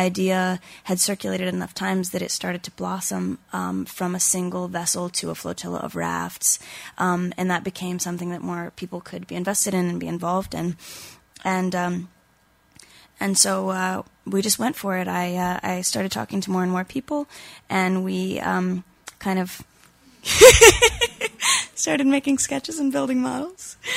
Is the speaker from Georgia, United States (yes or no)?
no; Florida, United States; I'm from Florida, and I grew up near the ocean